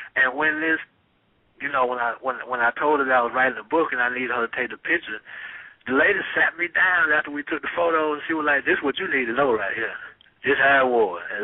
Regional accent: Alabama, United States; down in Alabama, you know, it's called the Daily Mountain Eagle in my hometown.

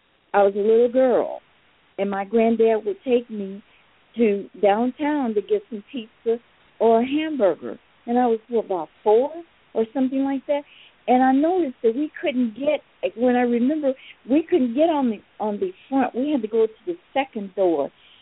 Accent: Phoenix, Arizona, United States; also born or lived in San Diego, California; now in St. Augustine, United States; And even when I grew up in Arizona, in Phoenix, you know, I didn't know what a plantation was.

